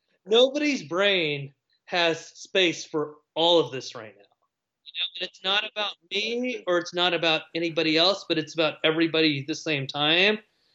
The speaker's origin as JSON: {"language": "English", "region": "Texas", "country": "United States", "said": "because I'm from Texas, the first time I went there, I was just like, I don't understand. This beef doesn't taste like Texas"}